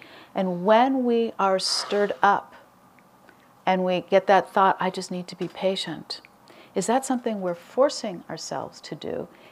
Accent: Arcata, California, United States; And my husband and I come from Humboldt County, from Arcata, which is a pretty progressive, liberal community.

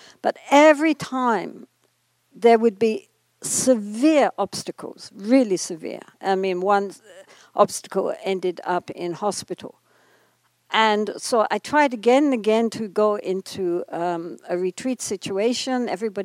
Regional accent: England, United Kingdom; born there; After all, I was born in England.

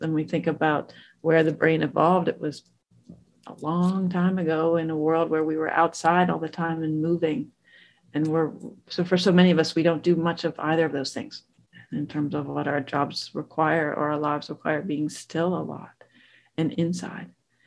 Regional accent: Pittsburgh, Pennsylvania, United States; I grew up in Pittsburgh

